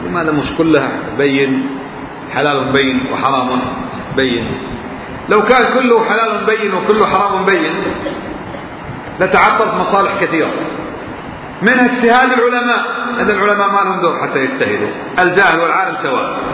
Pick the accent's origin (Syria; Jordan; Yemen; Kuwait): Kuwait; القرآن اللي عندنا في الكويت ما في